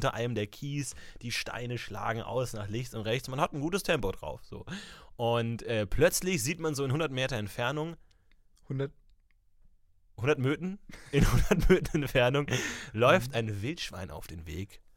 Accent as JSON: {"language": "German", "town": "Ebersberg", "region": "Bavaria", "country": "Germany", "tie": "born or raised there", "said": "Ich war jetzt in meiner Heimat, ich war in Ebersberg unterwegs."}